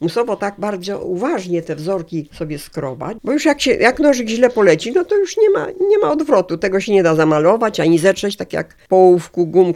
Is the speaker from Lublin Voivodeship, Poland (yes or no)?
yes; Lublin Voivodeship, Poland; Ja pochodzę z Lubelszczyzny, to można nazwać, że to wzory lubelskie.